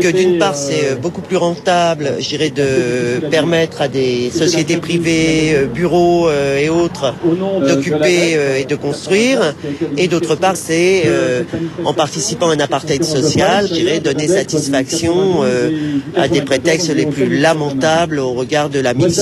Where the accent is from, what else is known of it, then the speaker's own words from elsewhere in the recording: Gennevilliers, Île-de-France, France; nous, on est de Gennevilliers, par exemple, nous, on a presque 60% de logements sociaux.